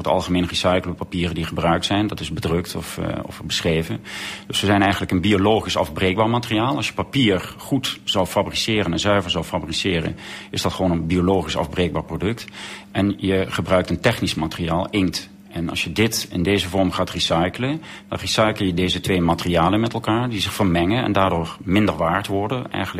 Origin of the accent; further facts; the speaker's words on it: Limburg, Netherlands; of ik ben opgegroeid in Zuid-Limburg. En het is een vrij mooie omgeving.